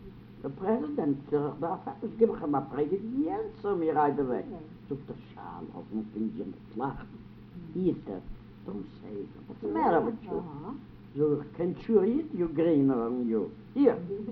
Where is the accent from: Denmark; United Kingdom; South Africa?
South Africa; English is a second language; now in United States; I'm an Afrikaner, thank God. I'm an American. I could express myself even if I can English.